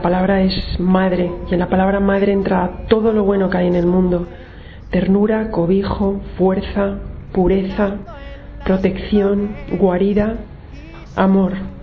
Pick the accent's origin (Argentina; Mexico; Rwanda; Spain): Spain; Madrid, Community of Madrid; soy de Madrid, España.